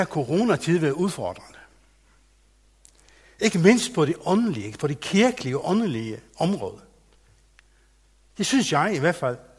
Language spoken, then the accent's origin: Danish; Faroe Islands; now in Løsning, Denmark; Oprindeligt kommer jeg fra Færøerne, men har boet i Danmark i, ja, det kan jeg næsten ikke regne ud, men det er siden 96 engang. Midt i 96.